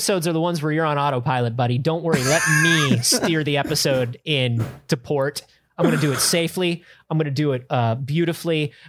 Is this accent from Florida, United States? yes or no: yes; Florida, United States; I grew up in Florida.